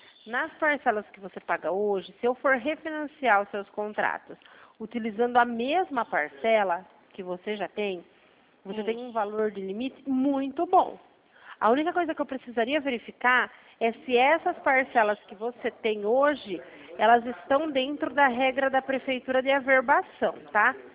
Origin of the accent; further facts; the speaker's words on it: Brazil; Mas eu posso tentar, porque eu sou brasileira, né?